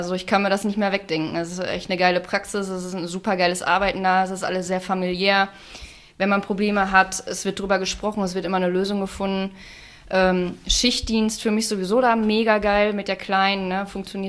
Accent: North Rhine-Westphalia, Germany; moved away; Ich komme aus dem Kreis Unna, bin vor 2 Jahren hier zugezogen

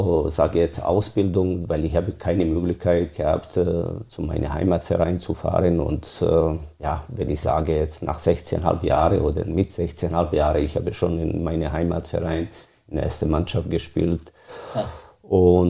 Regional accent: Bosnia & Herzegovina; German is a second language; Ich bin in Bosnien geboren. Das ist ein kleiner Ort oder beziehungsweise Dorf, wo ich bin geboren. Aufgewachsen.

